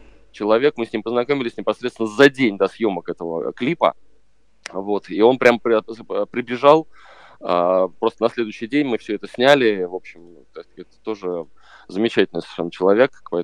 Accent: Moscow, Russia; Да, мы москвичи, да.

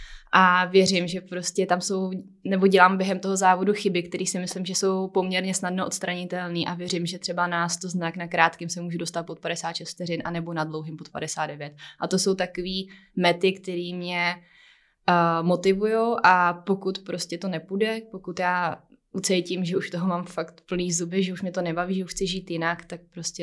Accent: Chomutov, Ústí nad Labem Region, Czechia; jsem z Chomutova z malého města, nemáme tam profesionální podmínky

